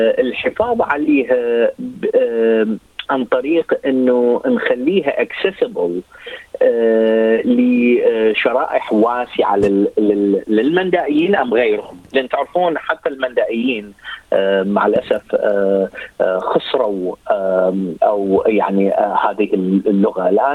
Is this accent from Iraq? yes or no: yes; Iraq; يعني أنا من العراق فكنت قريب جدا على الحدود